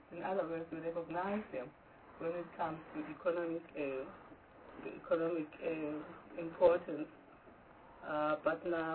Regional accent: South Africa; I think on the question of us as South African citizens being protected against some of these corrupt practices

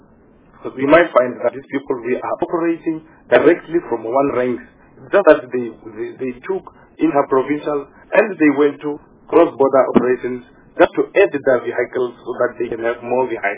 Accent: Free State, South Africa; I'm from Free State

